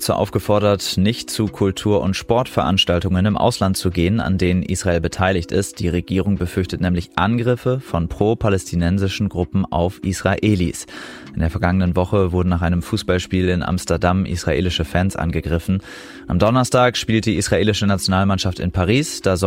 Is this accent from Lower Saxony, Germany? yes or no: yes; Osnabrück, Lower Saxony, Germany; in meiner Heimatstadt Osnabrück